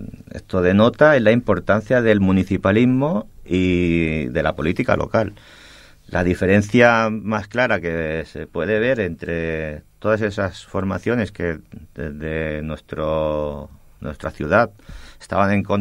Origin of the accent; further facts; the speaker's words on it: El Prat de Llobregat, Catalonia, Spain; vivimos en el Prat, somos del Prat, conocemos el Prat